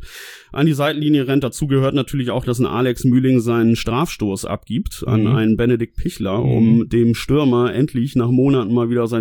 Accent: Northern Germany, Germany; Ich wollte gerade irgendwas raushauen, aber ich bin da zu norddeutsch.

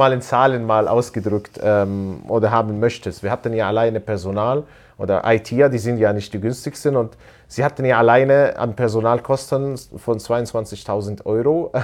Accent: Palestine; now in Germany; denn mein Problem war, als Palästinenser durfte ich ja keine Gewerbe anmelden.

